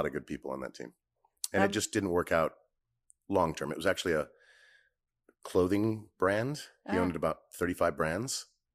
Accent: California, United States; No, I'm not a SoCal boy. Yeah, I grew up in NorCal.

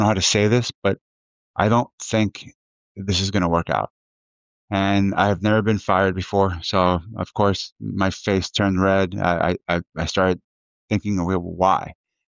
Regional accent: Miami, Florida, United States; also born or lived in Buenos Aires; I was born in Buenos Aires. My mom brought me here when I was three, to Miami.

